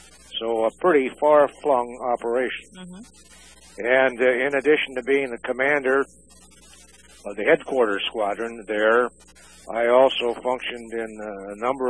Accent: Washington, United States; my home state of Washington, I'm proud

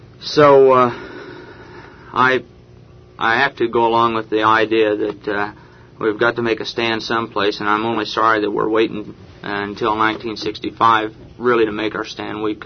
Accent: Columbus, Indiana, United States; I'm from Columbus, Indiana. It's a small town south of Indianapolis.

